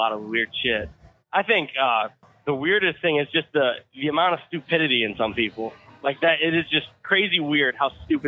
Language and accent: English; Illinois, United States; Yes. I'm from Illinois, northern Illinois. I'm about 90 miles west of Chicago.